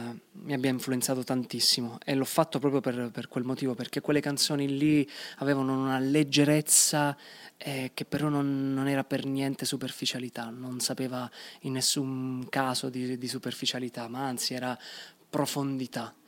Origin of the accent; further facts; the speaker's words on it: Taranto, Apulia, Italy; Ciò che in qualche modo sta succedendo a Taranto, nella mia terra